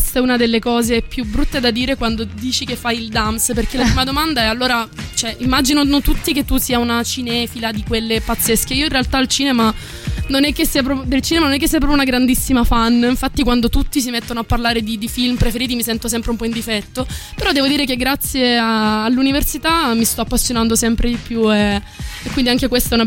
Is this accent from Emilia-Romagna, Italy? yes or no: no; Apulia, Italy; now in Rome, Italy; perché vengo dal Salento appunto